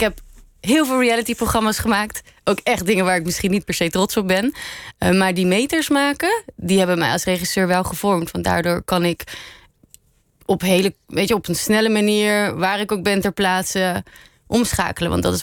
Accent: Aruba; moved away as an adult; now in Netherlands; toen ik op Aruba opgroeide, was ik vooral heel erg geïnteresseerd in theater.

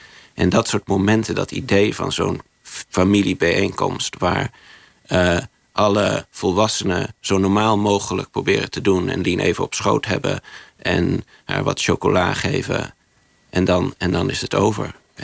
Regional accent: Oxford, South East England, United Kingdom; Dutch is a second language; omdat ik uit Oxford kom en Nederland eigenlijk niet goed ken.

